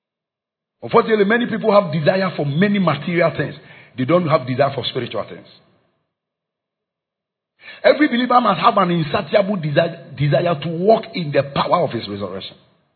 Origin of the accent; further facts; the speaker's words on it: Ghana; I said, no, when I came from Ghana.